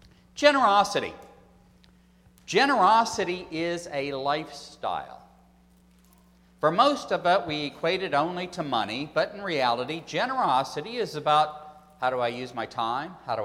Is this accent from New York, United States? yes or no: yes; Chautauqua, New York, United States; I grew up in Chautauqua, and it was a great place to grow up because in the summertime, the population went from 300 to 30,000.